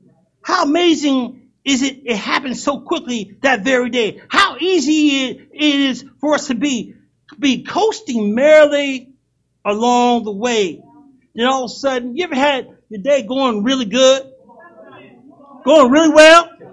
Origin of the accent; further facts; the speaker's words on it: Pennsylvania, United States; now in Virginia, United States; I'm from Pennsylvania, and we have a way. We know how to drive. I'm just going to say, we know how to drive. But I come to find out when me and my wife migrated to Virginia